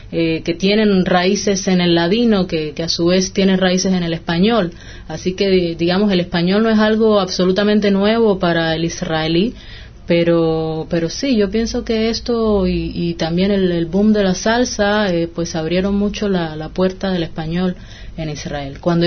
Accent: Cuba; moved away; Hace 5 años llegué de Cuba y acá estoy.

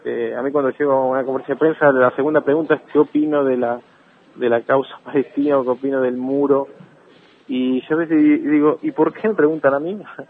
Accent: Argentina; Yo vivía muy cerca del lugar y era, bueno, yo todavía era chico y no podía creer que eso estaba pasando en mi país, tan cerca de mi casa.

